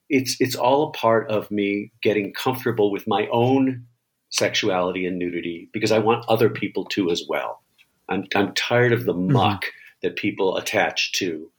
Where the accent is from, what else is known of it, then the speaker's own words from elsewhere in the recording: New York, United States; even though I'm an urban, like I'm a New Yorker. I am a New Yorker, but it just got too much for me after a while. And I liked more space.